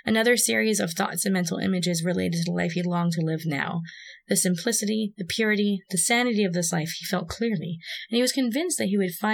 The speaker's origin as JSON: {"language": "English", "country": "Canada", "said": "So, it's not my fault. I am Canadian."}